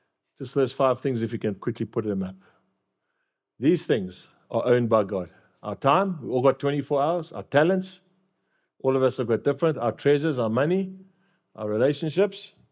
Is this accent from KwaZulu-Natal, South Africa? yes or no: yes; Durban, KwaZulu-Natal, South Africa; We're Englishmen. We're from Durban.